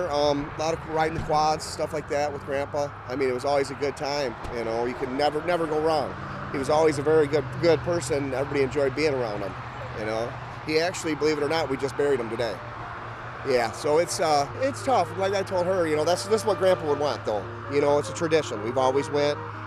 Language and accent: English; Birch Run, Michigan, United States; I'm from Birch Run, Michigan.